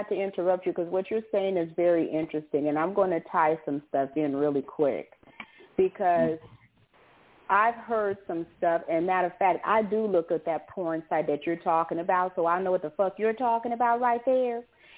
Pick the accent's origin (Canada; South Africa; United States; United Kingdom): United States; San Francisco, California; Now, Sandy and I, we're both from San Francisco. I understood in San Francisco, if you were built a certain way, you were in a certain subculture in the gay community.